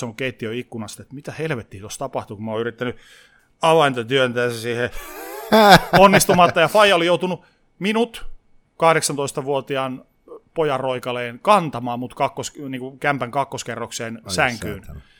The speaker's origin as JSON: {"language": "Finnish", "town": "Oulu", "region": "North Ostrobothnia", "country": "Finland", "tie": "born or raised there", "said": "kun Oulusta olin kotoisin ja siellä kaikki pyöräilee"}